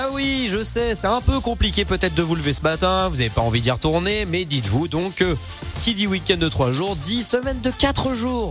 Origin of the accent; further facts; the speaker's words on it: Auvergne-Rhône-Alpes, France; des championnats du monde de parapente qui vont s'organiser chez nous en Savoie.